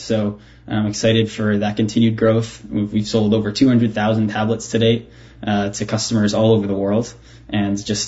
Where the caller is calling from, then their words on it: Toronto, Ontario, Canada; I'm calling from Toronto, Canada.